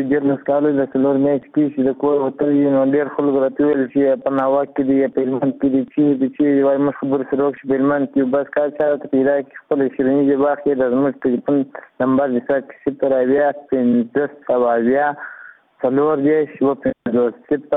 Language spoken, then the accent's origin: Pashto; Kandahar, Afghanistan; زه د کندهار ولایت نه یم. د نورانی مې اوسیدونکی یم.